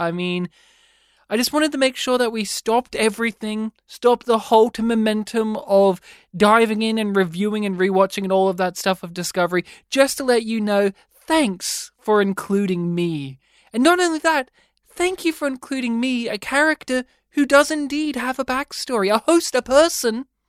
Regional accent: Australia; So brave that I'm here after that flood in my hometown in rural Australia.

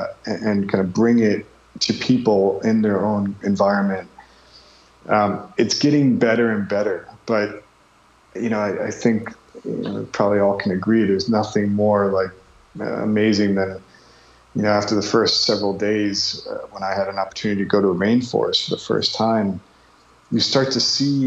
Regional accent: Connecticut, United States; now in New York City, United States; I grew up in Connecticut, you know, just on the Long Island Sound. So not too far. I was born in New York City, and New York City is, you know, home for me, and been here in Greenpoint for almost 10 years now

